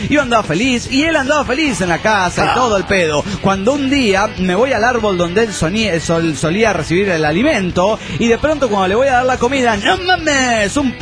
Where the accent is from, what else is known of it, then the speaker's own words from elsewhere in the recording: Matehuala, San Luis Potosí, Mexico; de Matehuala City, San Luis Potosí, México.